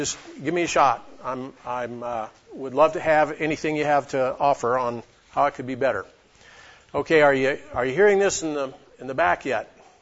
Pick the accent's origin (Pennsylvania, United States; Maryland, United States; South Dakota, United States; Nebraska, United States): Nebraska, United States; Lincoln; from Lincoln, Nebraska, and getting mic adjusted here.